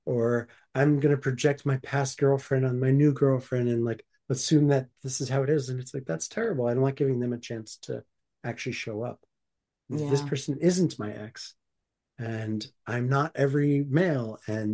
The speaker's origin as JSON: {"language": "English", "region": "New Jersey", "country": "United States", "tie": "born or raised there", "also_born_or_lived": "New York City, United States", "said": "you know, growing up in New Jersey and New York City and going to New York City all the time"}